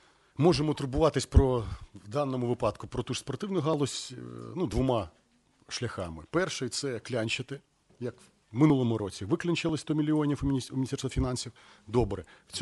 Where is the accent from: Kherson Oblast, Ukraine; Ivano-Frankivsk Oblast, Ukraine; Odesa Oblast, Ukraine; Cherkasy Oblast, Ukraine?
Cherkasy Oblast, Ukraine; Cherkasy; в моїх рідних Черкасах